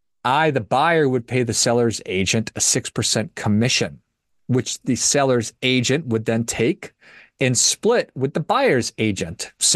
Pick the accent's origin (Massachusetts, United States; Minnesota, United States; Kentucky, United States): Minnesota, United States; Duluth; a short skip and jump from my hometown of Duluth, Minnesota.